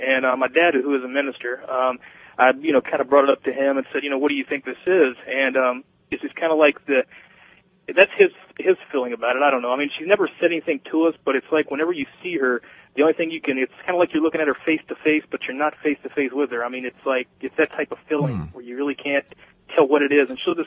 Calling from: California, United States; I'm calling from California.

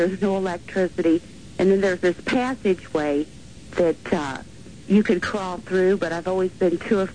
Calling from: Granite City, Illinois, United States; Granite City, Illinois.

